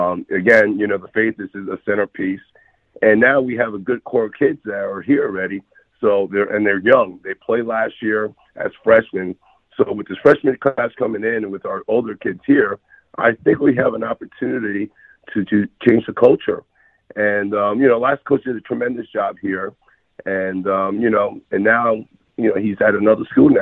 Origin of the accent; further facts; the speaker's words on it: New Jersey, United States; also born or lived in Queens; I was born in Queens, but moved over to New Jersey when I was young.